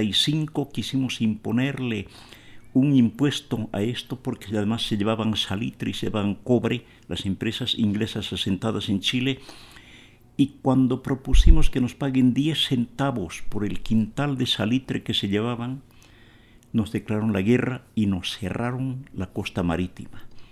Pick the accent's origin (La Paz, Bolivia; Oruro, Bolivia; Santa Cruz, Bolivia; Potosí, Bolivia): Potosí, Bolivia; Vengo de Potosí, siglo XX, Catavi y Llagua eran la región más productora de estaño en el siglo XX.